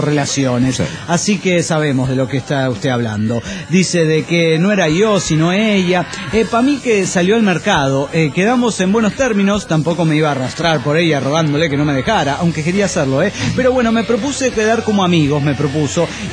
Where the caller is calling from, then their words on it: Mexico; Soy el Tacuben de Netzahuaca, allá de México.